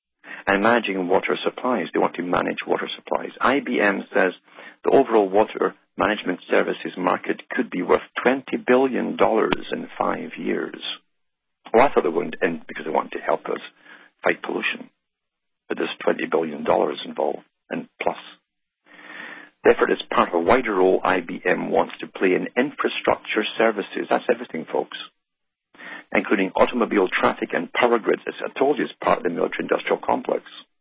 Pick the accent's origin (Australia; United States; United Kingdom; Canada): United Kingdom; Now, when I grew up in Britain